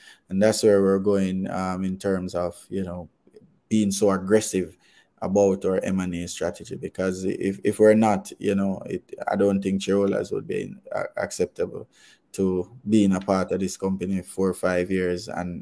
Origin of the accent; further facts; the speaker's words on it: Scotland, United Kingdom; which is what I learned growing up in Kintyre.